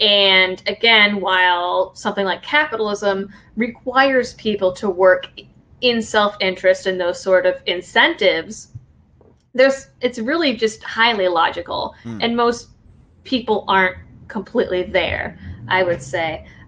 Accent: Massachusetts, United States; I guess you would say raised liberal because I'm born and raised in Massachusetts.

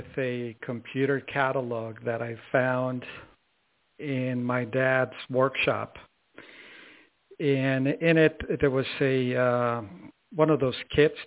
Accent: Mexico; also born or lived in Santa Monica; I was born in Santa Monica, California, but we were living in Mexico at the time.

